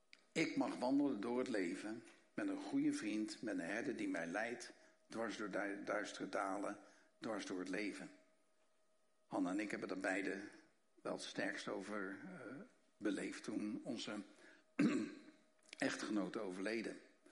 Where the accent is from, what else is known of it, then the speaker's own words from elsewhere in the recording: Rotterdam, South Holland, Netherlands; Ik kom uit Rotterdam